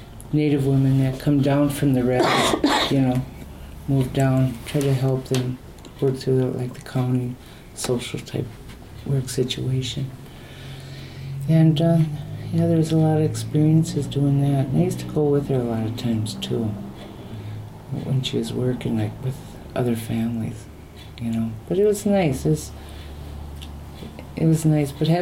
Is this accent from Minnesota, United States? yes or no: yes; Minneapolis, Minnesota, United States; I'm 62. I'll be 63 in another month. Actually, I grew up in Minneapolis.